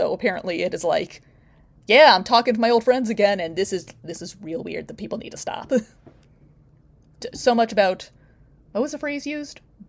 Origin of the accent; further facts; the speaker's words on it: United States; It is, as an American, I say this is an especially unhinged level of unhingement.